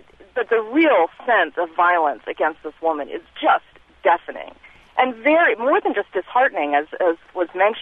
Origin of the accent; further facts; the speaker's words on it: Louisiana, United States; now in Massachusetts, United States; although I live here in Massachusetts now, I'm from the Deep South. I'm actually from Louisiana.